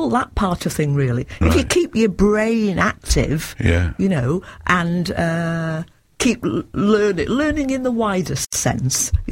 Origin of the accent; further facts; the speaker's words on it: Blackpool, North West England, United Kingdom; I'm from Blackpool, Thornton Cleveland's.